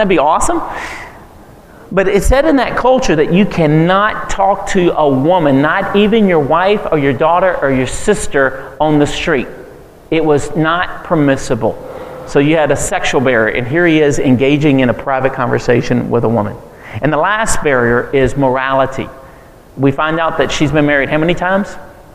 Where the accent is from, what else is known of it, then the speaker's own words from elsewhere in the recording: Port Arthur, Texas, United States; When I was growing up in Port Arthur, Texas, which is a little town of 60,000, I remember I grew up in the inner city, but I went to a white church.